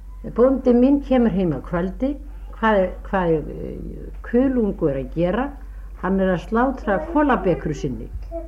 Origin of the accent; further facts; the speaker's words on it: Northeastern Region, Iceland; Við erum systur Norðan og Þingarsýslu og Grýtubakkar hreppi. Það er austan Eyjafjarðar sko.